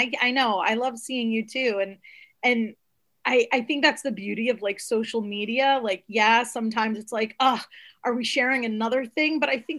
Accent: Shelton, Connecticut, United States; I grew up in Shelton, Connecticut.

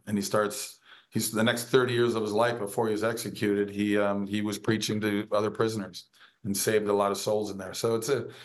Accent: Minnesota, United States; I narrated this guy from my home state of Minnesota.

